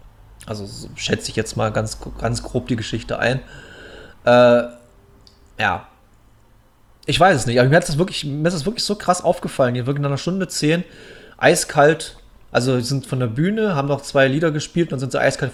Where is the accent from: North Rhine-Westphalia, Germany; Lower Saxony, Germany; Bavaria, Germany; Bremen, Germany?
Bavaria, Germany; Munich; in München unten, in meiner alten Heimat